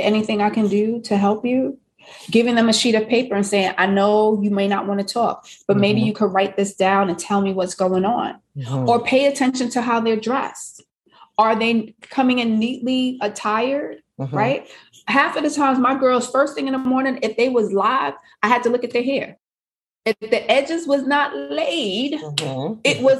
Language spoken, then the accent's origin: English; Brooklyn, New York, United States; And as a kid born and raised in Brooklyn, my parents constantly had me traveling throughout New York City, right?